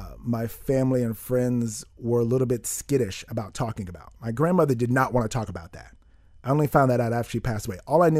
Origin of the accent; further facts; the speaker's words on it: Miami, Florida, United States; the magic of Miami at the end of my life after traveling everywhere around the world except for my hometown.